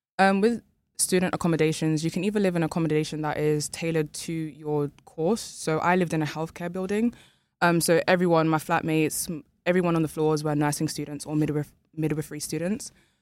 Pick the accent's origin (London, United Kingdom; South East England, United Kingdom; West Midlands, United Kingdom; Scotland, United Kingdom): London, United Kingdom; now in Leeds, United Kingdom; So I grew up in London, so I moved into Leeds just like 2 years ago.